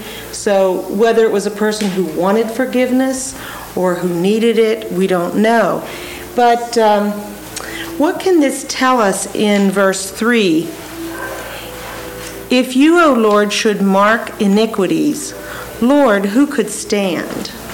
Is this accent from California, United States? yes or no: no; Ellicott City, Maryland, United States; I come from the East Coast, from Ellicott City, Maryland, which is on the Baltimore-Washington corridor